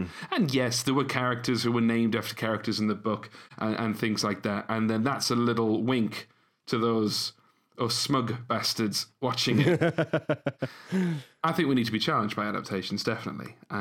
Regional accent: United Kingdom; because I'm British

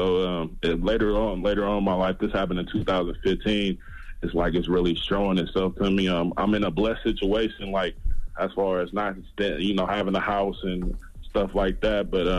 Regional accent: California, United States; I was calling in. I wanted to vent. You know, I'm from the Bay Area.

